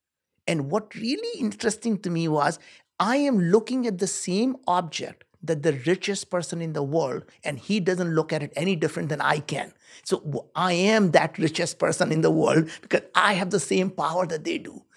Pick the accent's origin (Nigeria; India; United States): India; as you know, I grew up in India. We were very poor.